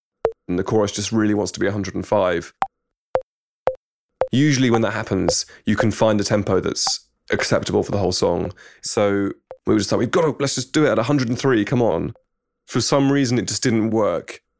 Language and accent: English; England, United Kingdom; You know, growing up in England, I don't know, you watch a lot of American TV and films and stuff